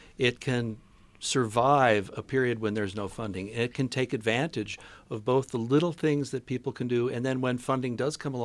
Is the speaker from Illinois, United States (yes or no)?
yes; Chicago, Illinois, United States; I grew up in Chicago where it's gray all winter long